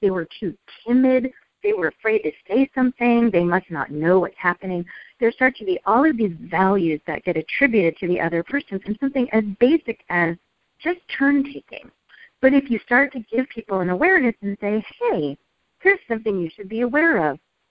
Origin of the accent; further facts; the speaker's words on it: New York, United States; So, for example, I grew up in New York of Mediterranean descent, Middle Eastern descent, and so the norms for my culture are no silence in a conversation.